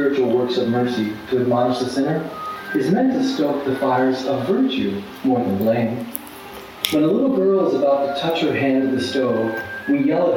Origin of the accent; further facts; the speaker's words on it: United States; As an American, I marched on Washington, D.C., our nation's capital, to protest the Supreme Court decision decades ago, which legalized abortion in my country.